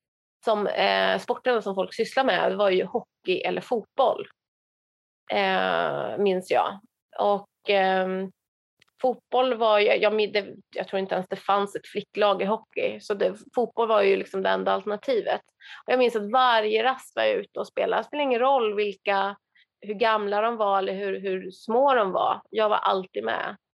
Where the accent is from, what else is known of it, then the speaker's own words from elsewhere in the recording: Rottneros, Värmland, Sweden; Jag är uppväxt på landet i Rottneros, bredvid en skidbacke, liksom på ett berg som heter Finnfallet, bredvid Skisunne.